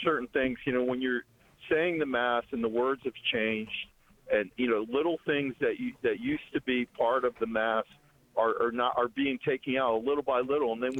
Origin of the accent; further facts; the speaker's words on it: Italy; moved away; I grew up in Italy, you know, where, you know, the Pope is right there and there's certain traditions. And you know, coming here, you know, years ago